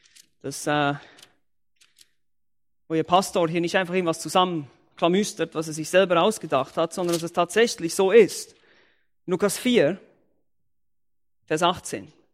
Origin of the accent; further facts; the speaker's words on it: Switzerland; Ich meine, ich bin aus der Schweiz, wir haben sehr viele Berge da.